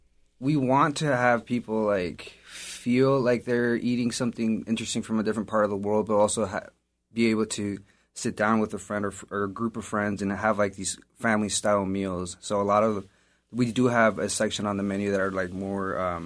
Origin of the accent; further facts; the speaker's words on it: Mexico; I was born in Mexico. So yeah, we did a lot of, Mexican cooking.